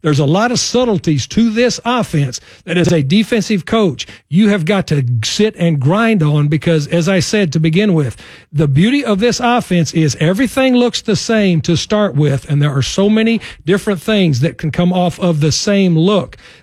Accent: Texas, United States; I grew up in West Texas where Emory Ballard started the wishbone at San Angelo Texas High School

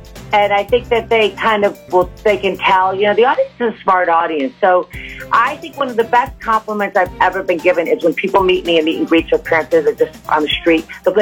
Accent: Great Barrington, Massachusetts, United States; I grew up in Great Barrington, and here I was back in Great Barrington

